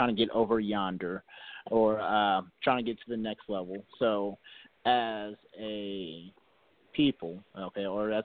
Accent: Houston, Texas, United States; I'm from Houston, Texas.

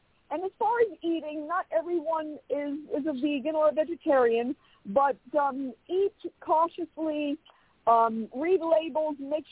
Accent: New York City, New York, United States; It's my most favorite city in the U.S., and I'm from New York, which is the greatest city in the world.

